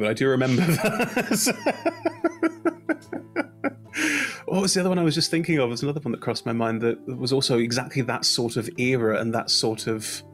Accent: Germany; I watched it in German because I grew up in Germany

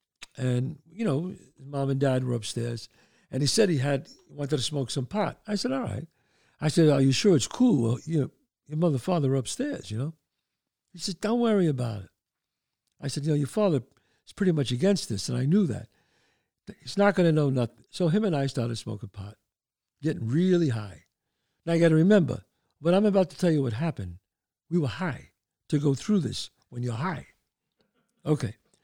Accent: Bronx, New York, United States; Stories from my past growing up in the Bronx.

